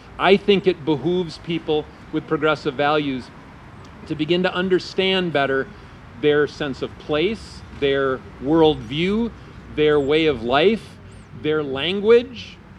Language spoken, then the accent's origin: English; Wisconsin, United States; Scott Walker won my hometown with 90% of the vote. That area is redder than Waukesha by a considerable margin. But when I was growing up, the area sent Democrats to the Capitol to represent the area.